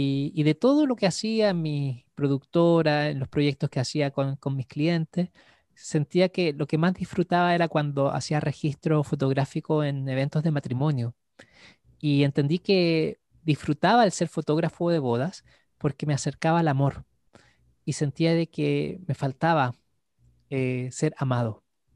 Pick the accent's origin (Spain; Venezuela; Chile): Chile; Iquique, Tarapacá; era la primera vez que me enfrentaba a un lugar así como tan diferente de mi ciudad de origen, de Iquique. En Iquique ni siquiera llueve